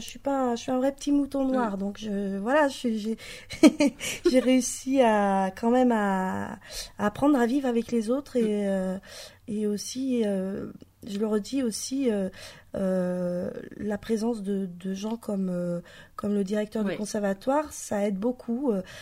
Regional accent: Champfleury, France; Moi, je ne suis pas de Champaret, par contre, je suis de Champfleury.

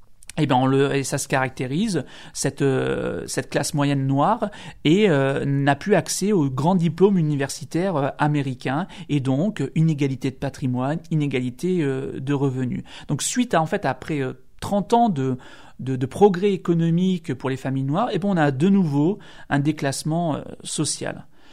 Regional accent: France; qui n'ont absolument pas la même signification et la même notion que chez nous en France.

